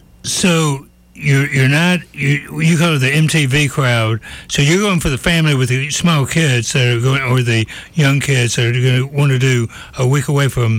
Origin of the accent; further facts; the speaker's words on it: the South, United States; I grew up in the South, and, you know, you didn't call it the beach, you called it the coast